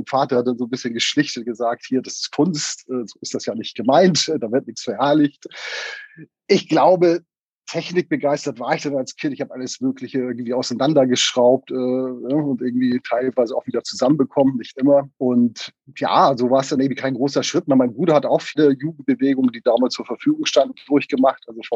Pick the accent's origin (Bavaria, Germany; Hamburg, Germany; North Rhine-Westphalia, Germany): Hamburg, Germany; Ja, ich bin ein gebürtiger Hamburger, wobei also im Süden Hamburgs aufgewachsen oder auch geboren worden, Hamburg-Wilhelmsburg